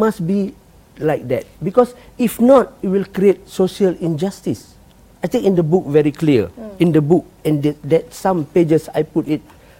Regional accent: Malaysia; We are citizen. We are Malaysian.

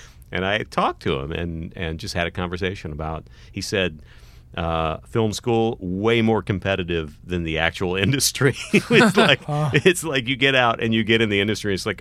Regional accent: Texas, United States; I'm from Texas, and I saw Sugarland Express

